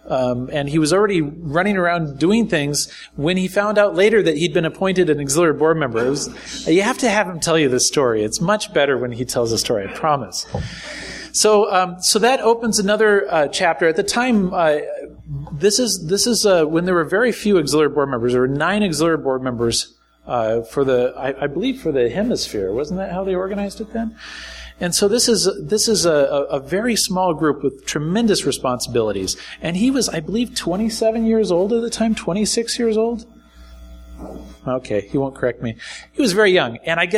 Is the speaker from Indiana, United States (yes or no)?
no; Alaska, United States; And of course, I'm from Alaska, so I have to say, the Alaskans went first.